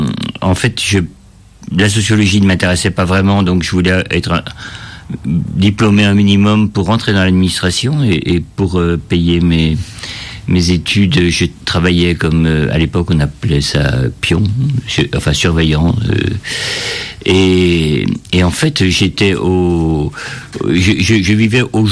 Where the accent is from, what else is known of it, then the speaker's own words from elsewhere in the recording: Bourgogne-Franche-Comté, France; born there; now in Lyon, France; j'habite Lyon, oui c'est vrai, je suis né dans le Houdou, en fait, dans un petit village entre Morteux et Pontarlier, et je suis venu faire des études de sociologie à Lyon.